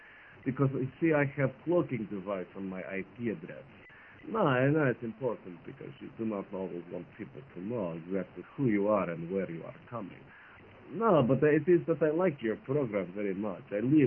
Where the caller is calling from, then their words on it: Saint Petersburg, Russia; English is a second language; I am from St. Petersburg, Russia.